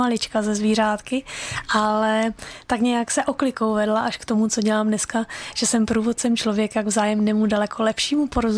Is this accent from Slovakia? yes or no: yes; Slovakia; now in Brno, Czech Republic; Ne, já jsem původně ze Slovenska. Aha. V Brně jsem přistěhovalec